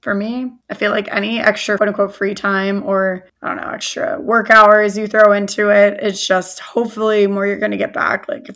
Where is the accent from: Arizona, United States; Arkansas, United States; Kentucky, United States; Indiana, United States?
Arizona, United States; Flagstaff; I am not. I'm from Flagstaff, Arizona, but like close-ish to Utah.